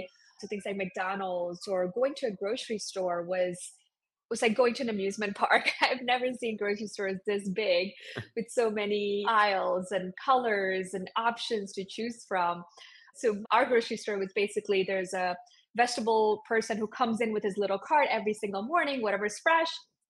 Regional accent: India; And on top of that, besides growing up in India, I also spent a year before I started medical school backpacking across Asia by myself.

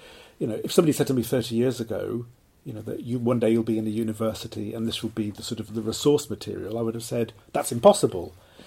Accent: Cardiff, Wales, United Kingdom; I suppose I didn't travel that far because I was from Cardiff

